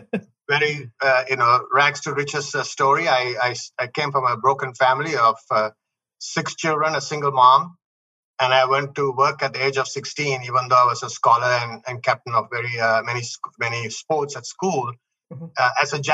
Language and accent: English; Australia; also born or lived in Sri Lanka; now in Philippines; I'm originally from Sri Lanka, but I grew up in Australia. I've been living in the Philippines now for 13 years.